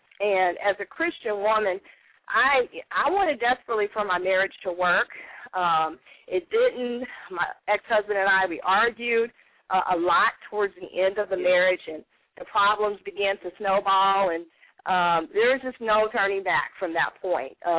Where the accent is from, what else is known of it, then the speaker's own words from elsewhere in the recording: Kansas City, Missouri, United States; Word of Life Worship Center in my hometown of Kansas City, Missouri.